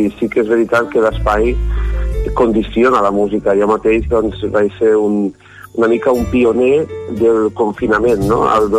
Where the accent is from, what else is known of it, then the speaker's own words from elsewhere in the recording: Falset, Catalonia, Spain; jo soc de Falset, no?, del poble, de la capital del Priorat